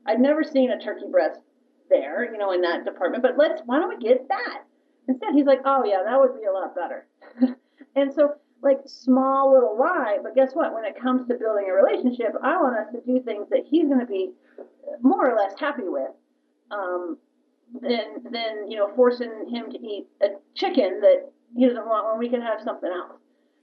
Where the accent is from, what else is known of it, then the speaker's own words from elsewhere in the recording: Dallas, Texas, United States; Well, I grew up with Lance in Dallas. That's where we both grew up.